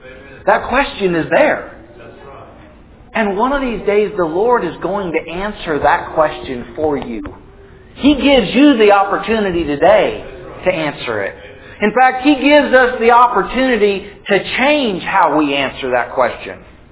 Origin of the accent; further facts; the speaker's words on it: West Coast, United States; I'm from the West Coast, and I visualize standing on the seashore, and the ocean, the Pacific Ocean, has a very, very strong undertow.